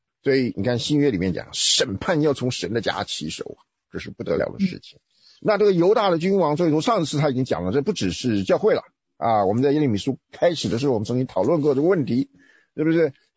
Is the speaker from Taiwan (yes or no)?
yes; Taiwan; 这就我这个从台湾来的人讲这种反动的话